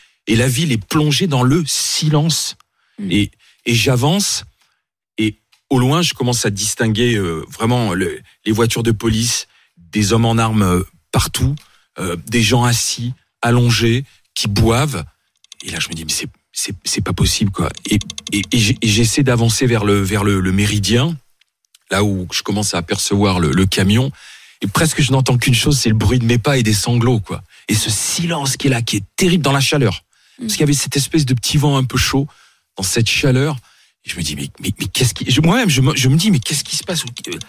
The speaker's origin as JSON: {"language": "French", "town": "Nice", "region": "Provence-Alpes-Côte d'Azur", "country": "France", "said": "tu te sens étreint par le drame que tu vis en tant que niçois."}